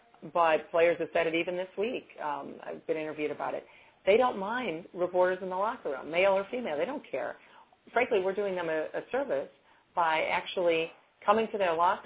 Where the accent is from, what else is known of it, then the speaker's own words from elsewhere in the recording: Toledo, Ohio, United States; now in Washington, D.C., United States; I'm from Toledo, Ohio. I'm a Big Ten person from Northwestern, so that's my background, and even though I'm in Washington, D.C. now